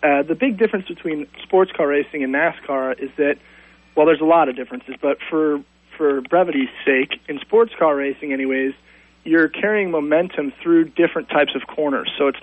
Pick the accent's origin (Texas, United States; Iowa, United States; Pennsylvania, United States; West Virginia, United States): Pennsylvania, United States; Philadelphia; now in California, United States; Actually, I'm originally from Philadelphia, but now I.